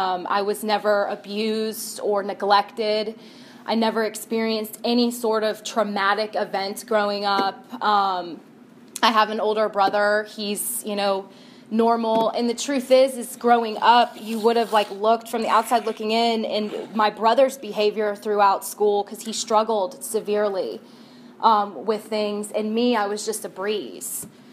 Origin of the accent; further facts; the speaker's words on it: East Cobb County, Georgia, United States; I grew up in Metro Atlanta. I grew up in East Cobb County, went to Lassiter High School. I don't know how familiar you guys are with the area. East Cobb snobs, you know, that's what we are.